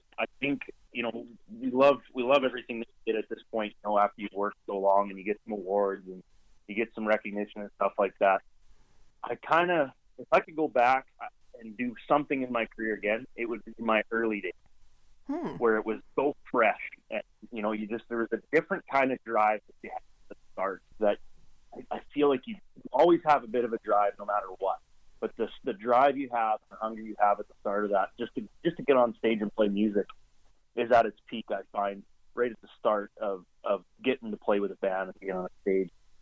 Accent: Canada; as a Canadian, you kind of have to like hockey, but I enjoyed playing growing up and stuff

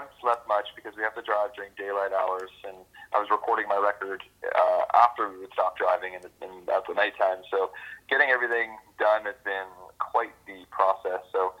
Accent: Sarnia, Ontario, Canada; we had to drive from Nashville back to my hometown of Sarnia, and we were there for a few weeks just kind of quarantining

